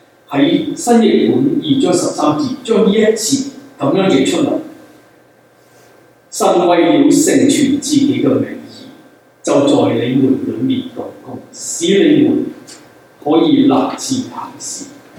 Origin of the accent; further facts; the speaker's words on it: Guangdong, China; 我們廣東人經常都鬧人大隻講